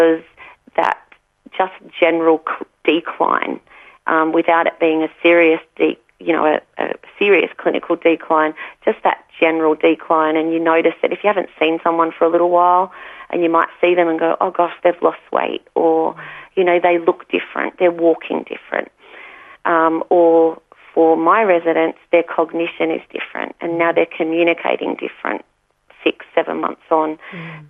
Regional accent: Australia; each and every one of us as Australian citizens had

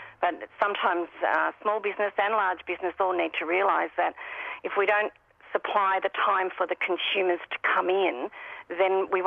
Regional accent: Melbourne, Victoria, Australia; I come from Melbourne metro area, and I was quite shocked when I came down here

